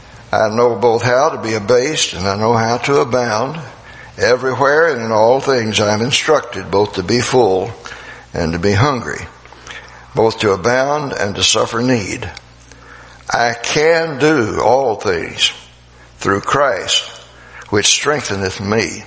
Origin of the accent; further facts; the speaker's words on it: Virginia, United States; In the wintertime where I grew up in Virginia, it'd get cold enough upstairs where we lived that we didn't have central heat or air.